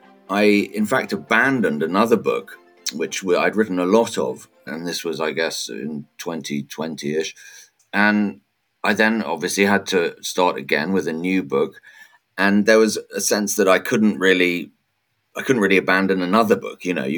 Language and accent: English; London, United Kingdom; born or raised there; now in Hungary